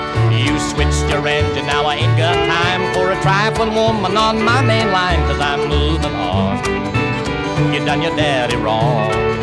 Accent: Calgary, Alberta, Canada; I grew up in Calgary, Alberta, Canada. And it's 99% white, and not only white, but oil white, you know, Texas white.

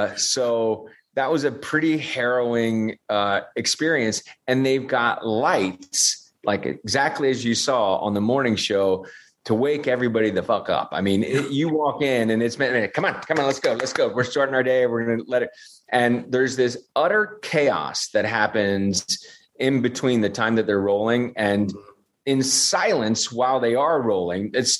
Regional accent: United States; And I don't speak any other languages. You know, I'm American, the typical American jerk.

